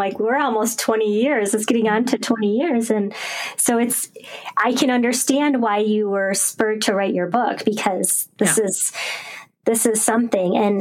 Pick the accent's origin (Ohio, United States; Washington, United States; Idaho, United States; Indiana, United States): Ohio, United States; Sandusky; I was born and raised in Sandusky, Ohio, which is on Lake Erie. So I experienced the density of it, and I was drawn to move to the coast.